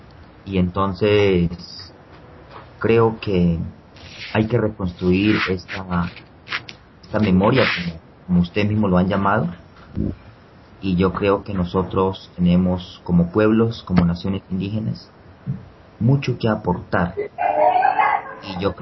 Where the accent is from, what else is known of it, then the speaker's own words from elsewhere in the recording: southwest, Colombia; Soy colombiano, de la, del grupo étnico NASA, de acá del suroccidente de Colombia.